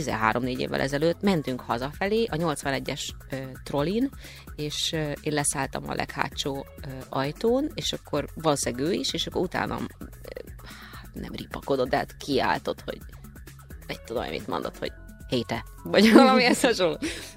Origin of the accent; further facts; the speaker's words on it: Budapest, Hungary; Egy környéken laktunk. Zuglóiak vagyunk mind a hárman